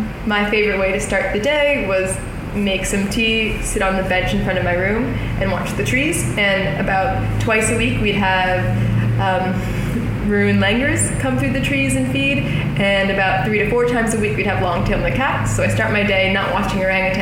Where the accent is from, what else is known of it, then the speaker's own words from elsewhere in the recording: United States; now in Indonesia; No, I'm not from Indonesia. I'm a citizen of the United States, but I live in Indonesia now.